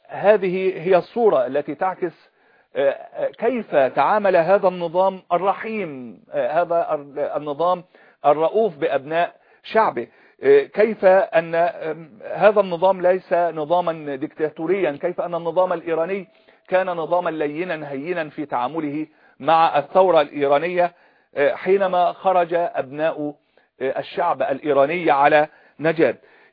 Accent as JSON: {"language": "Arabic", "country": "Egypt", "said": "أنا أتحدث الآن كمصري كمسلم سني مصري"}